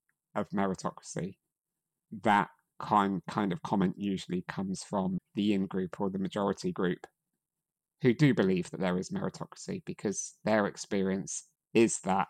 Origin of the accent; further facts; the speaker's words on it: United Kingdom; first language English; And my privileges are that I grew up in the UK, where English is my first language, where I had access to free healthcare, access to free education.